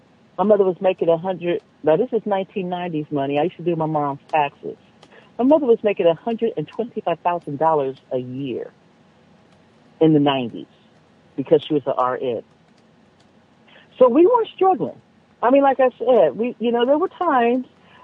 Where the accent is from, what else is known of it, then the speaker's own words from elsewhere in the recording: Los Angeles, California, United States; we moved from South Central to West LA when I was 5. And we lived there for like 8 years, which are my formative years.